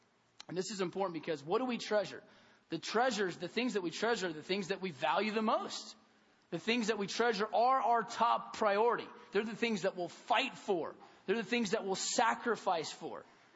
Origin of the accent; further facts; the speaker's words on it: United States; And living in America and growing up in America, we've heard the American dream, which in a lot of ways is the American lie.